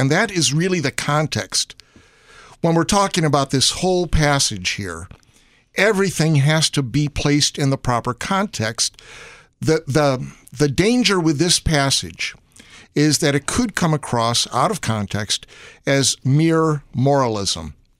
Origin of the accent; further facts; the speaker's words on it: Chicago, Illinois, United States; I'm from Chicago. Don't talk about Green Bay.